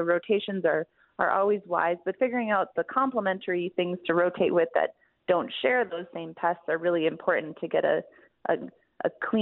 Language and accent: English; Wisconsin, United States; So I'm also from Wisconsin and saw lots of that ditch weed growing up.